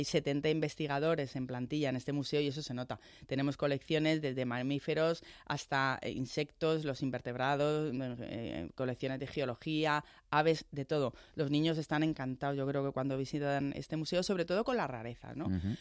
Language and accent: Spanish; Madrid, Community of Madrid, Spain; los que somos de Madrid.